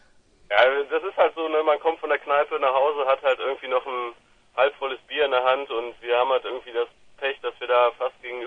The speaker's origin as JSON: {"language": "German", "town": "Mülheim", "region": "North Rhine-Westphalia", "country": "Germany", "said": "Nee, aber wir kommen ja aus Mülheim"}